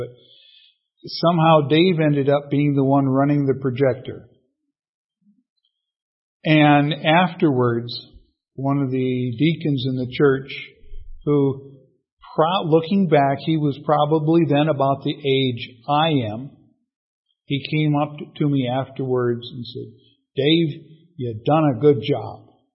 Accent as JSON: {"language": "English", "region": "Minnesota", "country": "United States", "tie": "born or raised there", "said": "and I grew up in Minnesota, and so some of you will smile at this."}